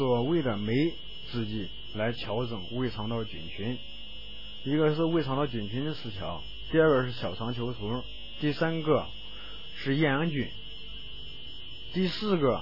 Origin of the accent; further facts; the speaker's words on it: Northeast China, China; accent: Northeastern Mandarin; 咱们东北话是糖积屎